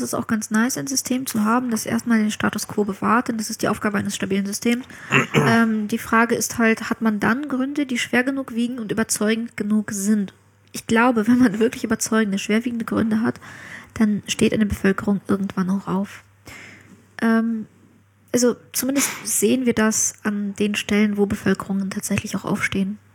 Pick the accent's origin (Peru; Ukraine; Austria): Ukraine; Ja, ich komme aus der Ukraine.